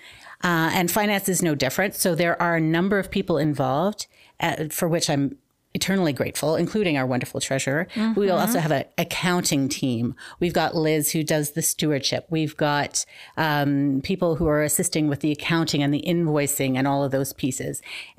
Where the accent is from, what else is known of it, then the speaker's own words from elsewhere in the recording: Montreal, Quebec, Canada; moved away as an adult; now in Mississauga, Canada; Sure. I grew up in Montreal.